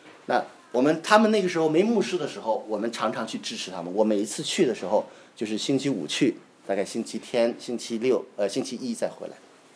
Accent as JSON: {"language": "Chinese", "town": "Xi'an", "region": "Shaanxi", "country": "China", "said": "我是西安的啊，知道吧？这里有西安同胞没有？"}